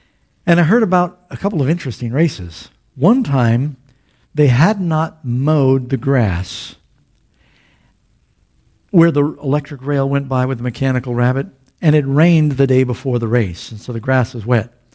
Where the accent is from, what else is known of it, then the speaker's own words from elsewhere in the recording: Florida, United States; I grew up in Florida, and they have these dog races there.